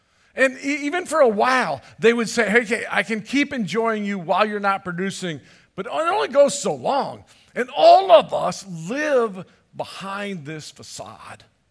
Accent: Michigan, United States; For many of you, you know I come from Michigan.

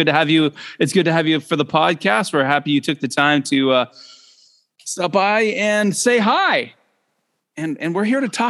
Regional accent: Canada; now in Shenzhen, China; But I'm a Canadian in Shenzhen, China.

